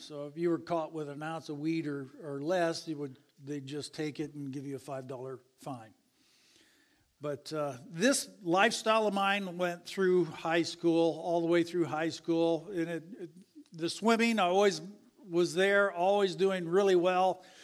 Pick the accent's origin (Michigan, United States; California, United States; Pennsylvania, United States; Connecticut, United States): Michigan, United States; Ann Arbor; I grew up in Ann Arbor, Michigan. I grew up in a great home.